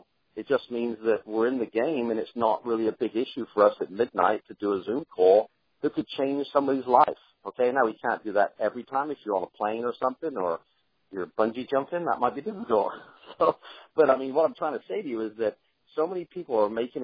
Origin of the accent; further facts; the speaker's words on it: England, United Kingdom; So I hope you guys have a happy 4th, even though I'm an English person, okay?